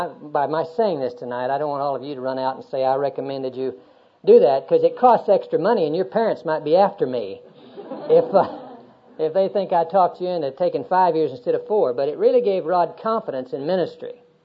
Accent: Oklahoma, United States; also born or lived in Lincoln, Nebraska; Jerry and I grew up out here in Oklahoma, and we were married in 1961.

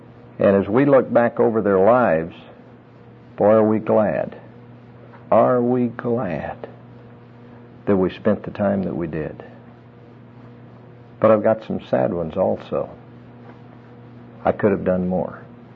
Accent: New Mexico, United States; I grew up in New Mexico, and I grew up on a ranch. I didn't have a saddle for my horse until I was 11 years old, and I started riding a horse when I could really walk, about 3 years old.

